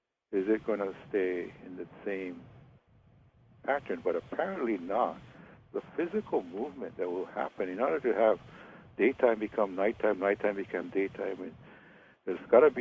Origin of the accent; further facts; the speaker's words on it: Hawaii, United States; from Maui